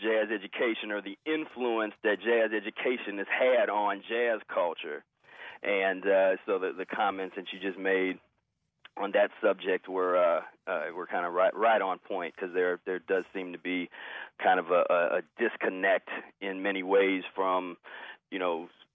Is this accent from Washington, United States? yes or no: no; Cincinnati, Ohio, United States; now in Columbus, United States; I come from Cincinnati, and when I came to Columbus, I was really impressed by kind of the camaraderie of the arts community, just in general.